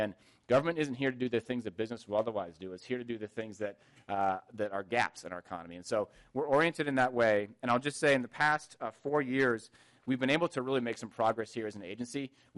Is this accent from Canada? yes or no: no; Minnesota, United States; also born or lived in California; I was originally from Minnesota. I grew up in Minnesota until college and then went to California and then ended up in Silicon Valley.